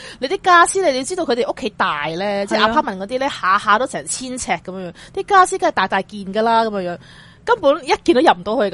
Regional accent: China; 同埋佢哋搬屋嘅时候都会好似我哋中国人咁样样啦

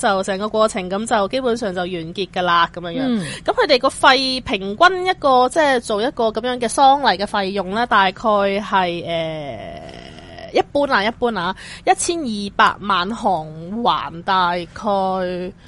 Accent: Hong Kong; 我哋香港人究竟係要幾多咁樣

